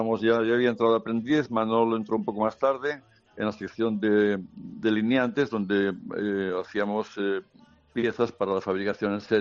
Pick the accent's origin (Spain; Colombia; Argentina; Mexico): Spain; Barcelona, Catalonia; born there; nací en Barcelona, pero mis padres eran aragoneses